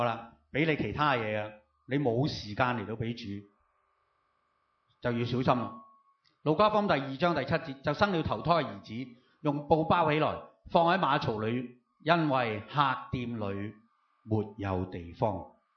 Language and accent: Cantonese; Hong Kong; 特别我们香港人，我们很忙碌，我们24小时都不够用